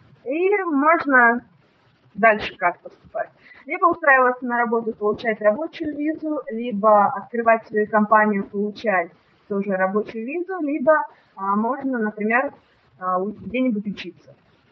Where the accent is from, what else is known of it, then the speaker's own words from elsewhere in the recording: Novosibirsk, Novosibirsk Oblast, Russia; born there; Дело в том, что я родилась в Новосибирске